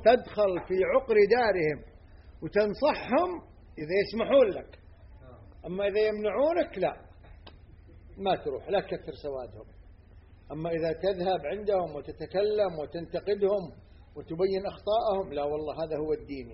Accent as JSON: {"language": "Arabic", "country": "Kuwait", "said": "فالجامعة عندنا في الكويت ما تشترط العمر"}